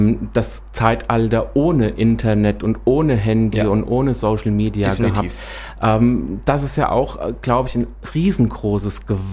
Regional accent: Büdingen, Hesse, Germany; ich komme aus Büdingen, ist jetzt auch nicht der Nabel der Welt

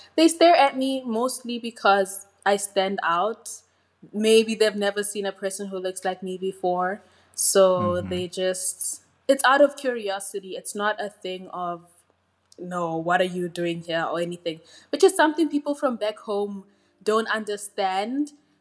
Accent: Botswana; English is a second language; now in Russia; I am from Botswana, which is a country in the southern part of Africa. And yes, that's basically it. I study in Russia.

